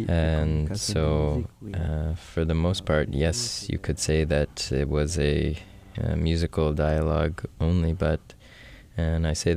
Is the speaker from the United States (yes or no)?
no; Niger; … is from Mali and we're from Niger, which is to say pretty much the same thing